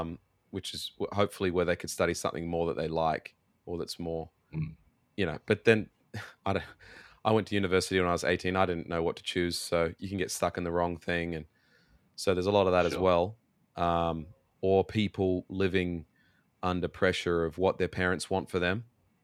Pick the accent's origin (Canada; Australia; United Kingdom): Australia; moved away; some things definitely in our culture here, some things happen a lot later than what I experienced growing up in Australia. Like I'd moved out of home at the age of 18 in Australia.